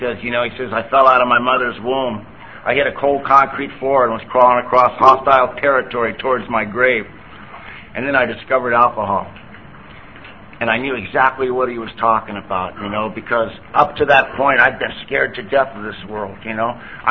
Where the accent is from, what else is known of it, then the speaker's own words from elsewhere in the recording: Vista, California, United States; I was raised in Vista, up the road a bit. It was a little town when I was a kid, and my father's Irish and Sioux. My mother's Irish and Cherokee.